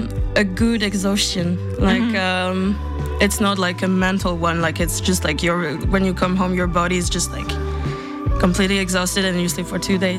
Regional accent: Strasbourg, Grand Est, France; English is a second language; Yeah, so I'm from Strasbourg, next to Germany in France.

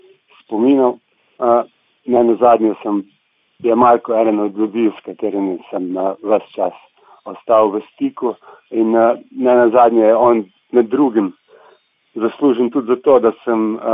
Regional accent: Brežice, Lower Sava, Slovenia; jaz sem iz Brežic in smo imeli tudi begunske centre v Krškem in drugod

